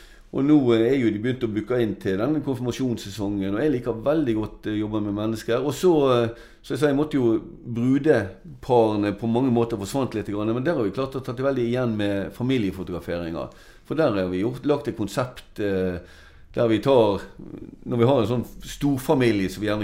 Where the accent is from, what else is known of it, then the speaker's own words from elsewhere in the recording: Alversund, Vestland, Norway; så er jo jeg lokal, født og oppvokst i Alversund i 1961, og har bodd der i alle de 57 årene siden den tid, sant? Mm. Det blir 58 år nå til sommeren.